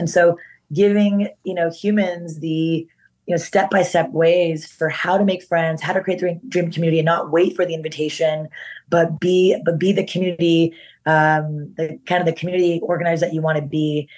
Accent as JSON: {"language": "English", "country": "Canada", "lives_now": "United States", "said": "And as an immigrant coming, you know, I'm Canadian, but my father's in India, my mother's in Japan, coming to this country"}